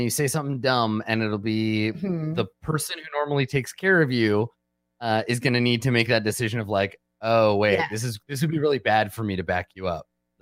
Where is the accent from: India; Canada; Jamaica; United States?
Canada; This speaks deeply to me as a Canadian